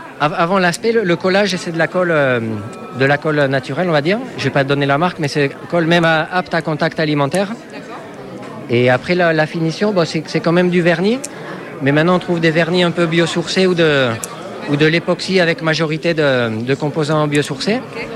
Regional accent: Bourisp, Occitanie, France; j'ai 46 ans et je suis originaire de Bourrispe dans la Vallée d'Or, à côté de Saint-Lary.

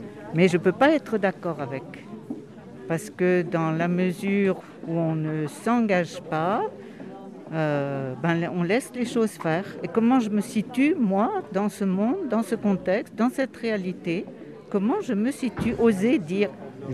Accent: Pamiers, Occitanie, France; je suis de Pamiers, je suis au conseil épiscopal, et je suis de la communauté Notre-Dame, Pamiers.

